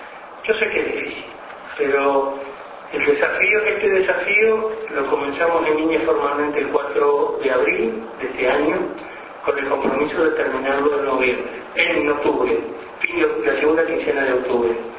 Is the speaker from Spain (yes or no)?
no; Uruguay; el desafío, como uruguayos, pero sobre todo cuando estamos en cargo de responsabilidad